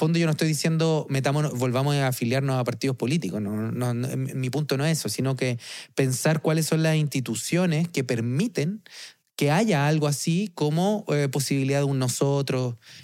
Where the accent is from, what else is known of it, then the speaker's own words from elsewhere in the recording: Chile; la identidad que tenemos como chilenos en los años 90